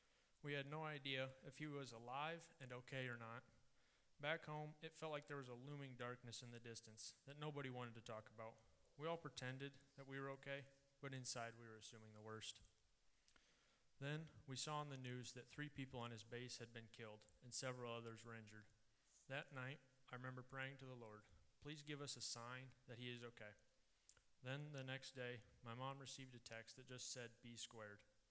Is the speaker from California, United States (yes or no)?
no; Hudson, Iowa, United States; I'm a sophomore at UNI. I'm from Hudson, Iowa.